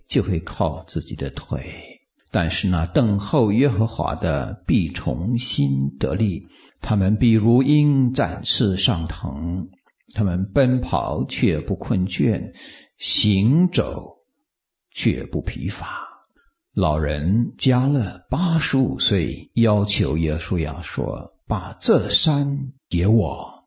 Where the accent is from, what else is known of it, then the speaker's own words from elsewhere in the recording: China; 我们中国人有一句话说，人穷则乎天